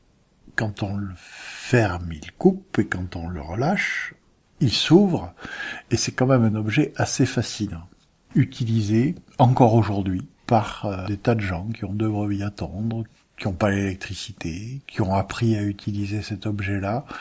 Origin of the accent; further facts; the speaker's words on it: Occitanie, France; Chez nous, en Cévennes, c'était un peu ça aussi